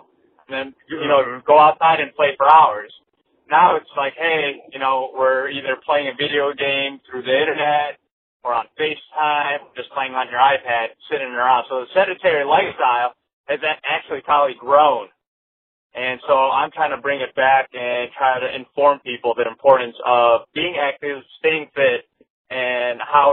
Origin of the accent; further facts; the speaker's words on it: Berwyn, Illinois, United States; I grew up in Berwyn all my life, and then my parents moved out to Tinley Park